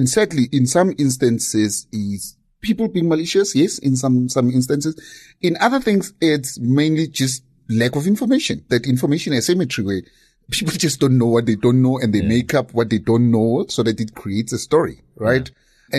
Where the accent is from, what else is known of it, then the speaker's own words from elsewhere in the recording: South Africa; we, as South African generally, we're under massive pressure from a cost of living point of view.